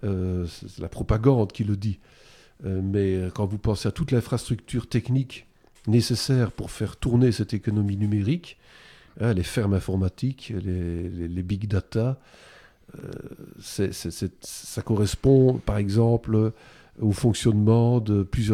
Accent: Belgium; puisque je suis belge

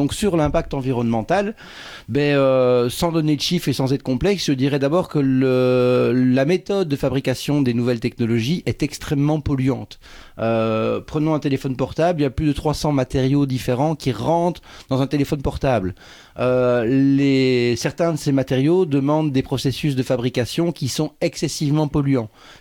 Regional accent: Belgium; Je viens de Belgique, donc j'ai fait la route en train pour venir ici au Festif.

